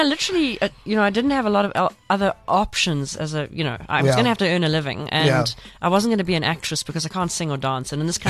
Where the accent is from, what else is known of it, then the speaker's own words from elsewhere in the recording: Pinetown, KwaZulu-Natal, South Africa; I'm from Pinetown.